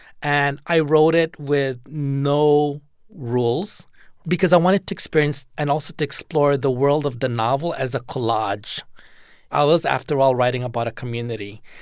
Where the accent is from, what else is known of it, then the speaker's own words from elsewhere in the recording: Philippines; also born or lived in Hawaii; I grew up in the Philippines, which was colonized by the U.S.